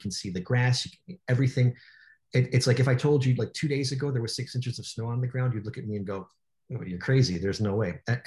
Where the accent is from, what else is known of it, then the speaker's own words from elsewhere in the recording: Chicago, Illinois, United States; And I mean, growing up in Chicago, like the majority of my life, I mean, we had the infrastructure in place.